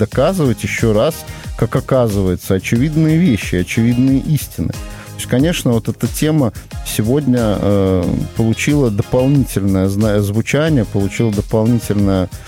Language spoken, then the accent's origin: Russian; Vitebsk, Vitebsk Region, Belarus; born there; я сам родился в Витебске.